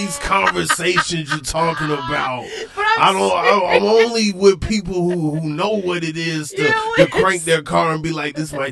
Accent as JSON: {"language": "English", "town": "Atlanta", "region": "Georgia", "country": "United States", "lives_now": "Los Angeles, United States", "said": "I've been in LA since 2019. Mm-hmm. But I'm from Atlanta."}